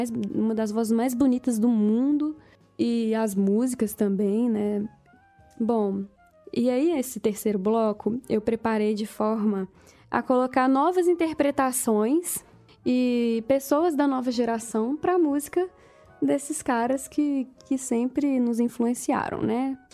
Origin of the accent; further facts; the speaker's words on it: Belo Horizonte, Minas Gerais, Brazil; sou cantora e compositora, nascida e criada aqui em Belo Horizonte.